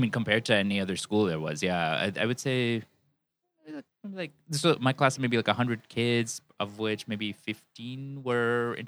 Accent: Worcester, Massachusetts, United States; Worcester. It isn't. it's actually, I mean, it's diverse for Massachusetts.

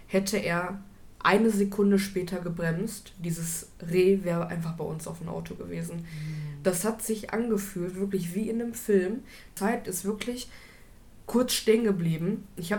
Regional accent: Bottrop, North Rhine-Westphalia, Germany; aus meiner Heimatstadt Bottrop. Ich bin dort geboren und habe fast 25 Jahre meines Lebens dort gewohnt.

